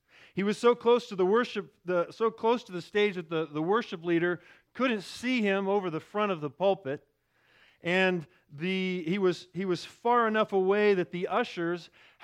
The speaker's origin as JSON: {"language": "English", "country": "Gabon", "tie": "born or raised there", "said": "It was another normal Sunday morning at the church I grew up in Gabon, West Africa."}